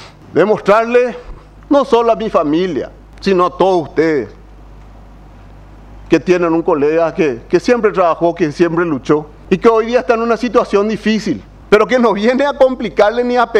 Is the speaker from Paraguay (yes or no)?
yes; Alto Paraná, Paraguay; Dicen que di protección, yo soy del Alto Paraná, allá otra familia maneja el poder